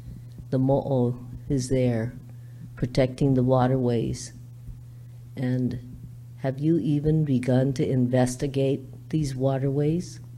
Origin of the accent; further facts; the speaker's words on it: Wailuku, Hawaii, United States; I am from Wailuku